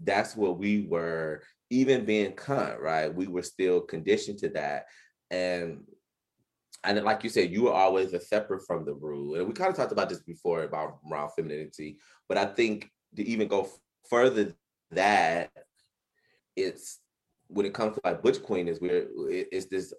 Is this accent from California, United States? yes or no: no; Detroit, Michigan, United States; We grew up in Detroit.